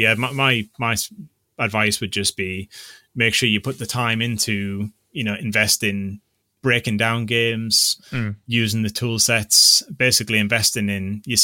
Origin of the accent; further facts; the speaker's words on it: North East England, United Kingdom; As I said, I'm from the Northeast, so it was pretty local.